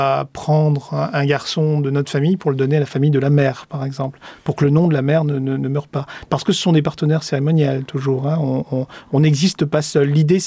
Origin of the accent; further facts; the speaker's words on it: New Caledonia; En tout cas, chez nous en Calédonie, le voyage primordial, par exemple, est un souvenir très lointain.